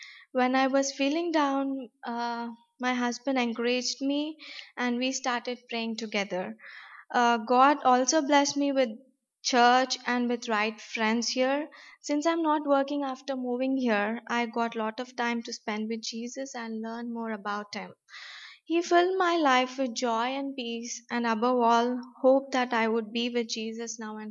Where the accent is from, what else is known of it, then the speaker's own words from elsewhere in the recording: Hyderabad, Telangana, India; I'm from Hyderabad, India. I was born in a family who trust in Jesus